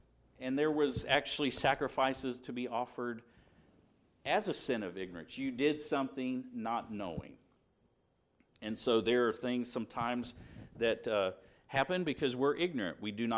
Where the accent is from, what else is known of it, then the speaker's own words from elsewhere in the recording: Indiana, United States; which was huge in Alabama, which was a part of my growing up in Indiana.